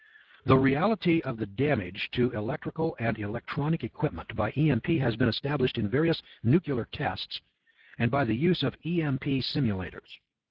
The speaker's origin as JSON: {"language": "English", "town": "Los Alamos", "region": "New Mexico", "country": "United States", "tie": "born or raised there", "said": "Growing up in Los Alamos, New Mexico, I was captivated by the subject of nuclear war"}